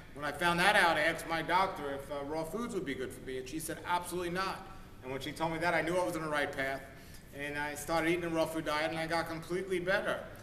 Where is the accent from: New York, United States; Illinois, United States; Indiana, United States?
New York, United States; And I am from New York, so let me clarify